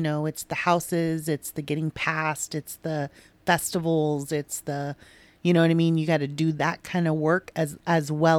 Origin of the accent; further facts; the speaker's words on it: Mendota, California, United States; also born or lived in Fresno; I was born in Fresno, but lived in Mendota, like, between Mendota, Farban, Dos Palos, which are all just little stick towns.